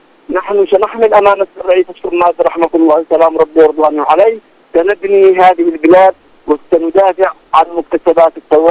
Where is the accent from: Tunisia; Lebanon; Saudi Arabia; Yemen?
Yemen; نحن كشعب يمني نتجه نحو هذه الأشياء